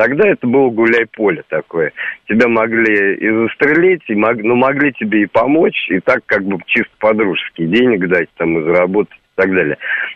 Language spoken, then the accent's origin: Russian; Moscow, Russia; Меня зовут, я из Москвы.